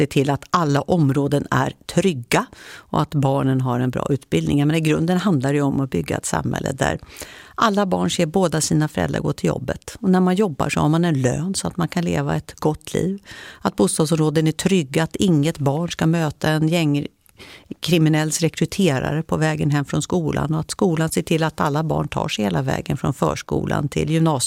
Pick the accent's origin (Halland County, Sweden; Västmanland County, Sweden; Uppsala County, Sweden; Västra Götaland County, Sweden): Uppsala County, Sweden; Uppsala; annan favorit som kommer från min hemstad … Okay. Låten … om att växa upp i Uppsala.